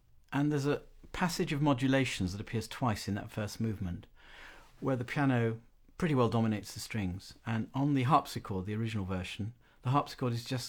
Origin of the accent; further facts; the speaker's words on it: South East England, United Kingdom; And the village I grew up in Kent on Romney Marsh, had all sorts of relics of that period.